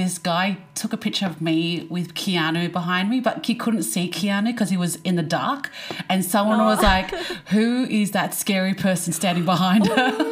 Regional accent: Springvale, Victoria, Australia; So I grew up in Springvale. My parents are both Vietnamese refugees.

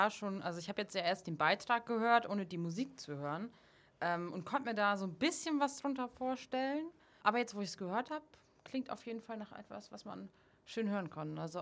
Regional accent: Lower Saxony, Germany; also ich komme ja aus dem Landkreis Leer in Ostfriesland

